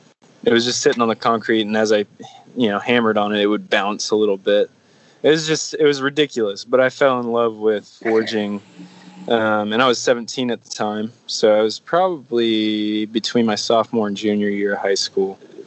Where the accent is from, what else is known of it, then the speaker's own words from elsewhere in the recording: Virginia, United States; Yeah, so I grew up in Virginia near the Chesapeake, in the Chesapeake area